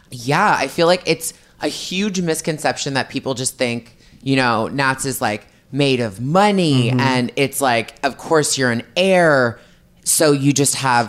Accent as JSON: {"language": "English", "country": "Canada", "tie": "born or raised there", "said": "growing up in Canada"}